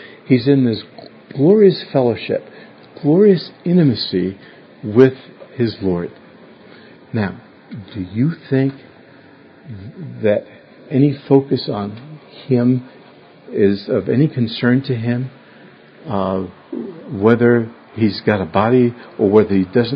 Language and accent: English; New York City, New York, United States; Growing up in New York City, I didn't learn how to swim.